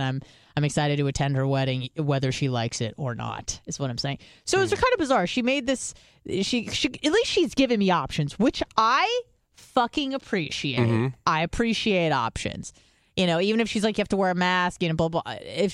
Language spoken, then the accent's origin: English; California, United States; I'm from California, but I'm becoming the problem from Florida.